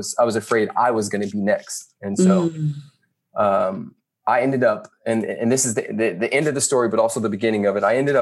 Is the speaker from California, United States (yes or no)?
yes; Carson, California, United States; also born or lived in Compton; So I was born in Compton and raised in Carson.